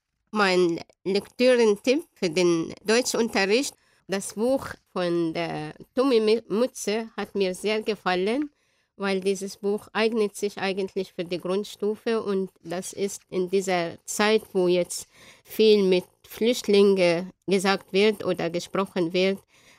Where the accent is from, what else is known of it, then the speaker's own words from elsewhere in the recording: Alexandria, Alexandria Governorate, Egypt; German is a second language; Ich komme aus Alexandria in Ägypten. Ich bin 1963 geboren.